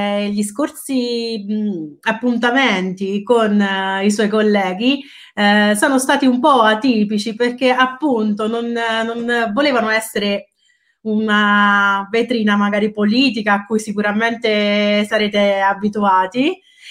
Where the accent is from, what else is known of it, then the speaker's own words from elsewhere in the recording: Ascoli Piceno, Marche, Italy; Io sono di Ascoli, vivo in un'altra provincia delle Marche